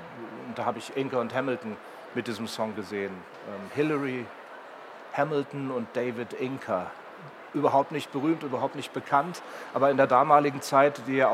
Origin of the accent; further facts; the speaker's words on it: Herzberg am Harz, Lower Saxony, Germany; bei mir in meinem Heimatort Herzberg am Harz